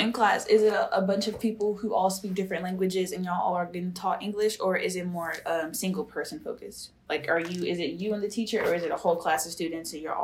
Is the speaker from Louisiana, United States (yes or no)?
yes; Louisiana, United States; now in Tulsa, United States; I'm very used to a small town because I am not from Oklahoma. I'm from Louisiana, like way down south.